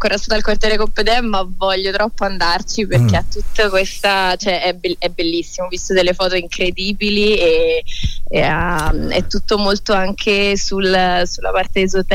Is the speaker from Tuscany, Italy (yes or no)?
yes; Florence, Tuscany, Italy; accent: Florentine; now in Rome, Italy; stando a Roma un po' l'ho preso, soprattutto quando torno a casa mi viene ricordato da tutti, ah ma parli romano ormai, hai messo il fiorentino